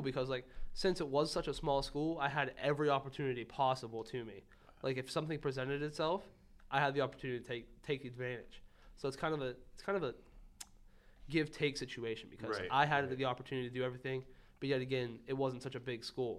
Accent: Hooker, United States; I'm from Hooker, which is a very amusing

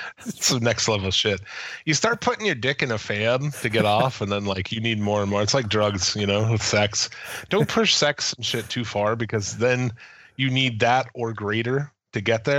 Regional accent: Iowa, United States; born there; I was born in Iowa.

